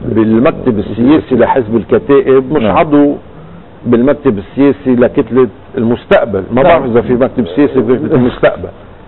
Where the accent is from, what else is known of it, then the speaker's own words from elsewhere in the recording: Lebanon; انا كلبناني قبل ما اكون ماروني او مسيحي او كتائبي او اي شيء اخر